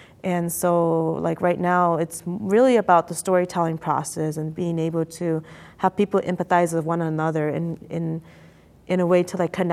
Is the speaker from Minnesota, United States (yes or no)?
yes; Minneapolis, Minnesota, United States; So I grew up mostly in North Minneapolis, and my parents are refugees from Thailand, Laos area.